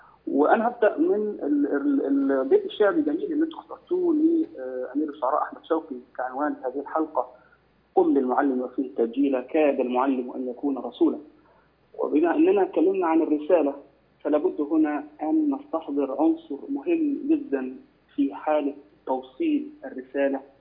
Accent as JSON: {"language": "Arabic", "country": "Egypt", "said": "إحنا عندنا في مصر"}